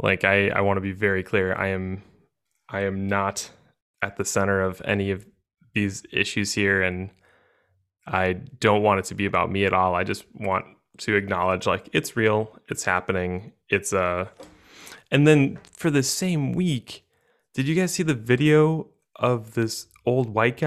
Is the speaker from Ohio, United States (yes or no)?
no; Minnesota, United States; accent: Minnesotan; As I rock my Minnesotan accent super hard